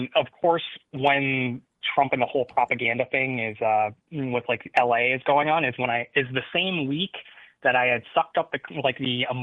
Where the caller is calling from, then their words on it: Urbana, Illinois, United States; I'm calling with a Minnesota number, but I'm in Urbana, Illinois.